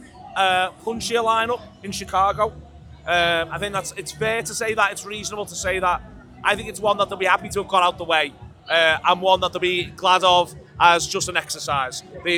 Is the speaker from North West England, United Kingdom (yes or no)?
yes; Liverpool, North West England, United Kingdom; not just for me as, oh, I'm from Liverpool and I'm so fucking cool.